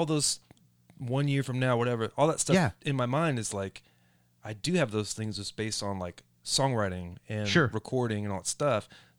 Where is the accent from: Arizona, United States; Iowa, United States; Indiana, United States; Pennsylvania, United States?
Indiana, United States; Fort Wayne; In my hometown of Fort Wayne, Indiana, we did a CD